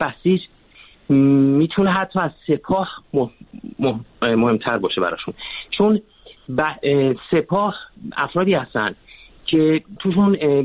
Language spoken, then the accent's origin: Persian; Iran; به عنوان یک ایرانی